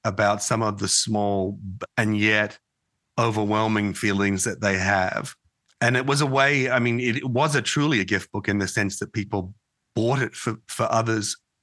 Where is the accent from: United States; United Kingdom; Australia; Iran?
Australia; And I don't know whether it's being Australian, this notion of suck it up and get on with it kind of thing, or she'll be right, shrug it off, don't worry about it.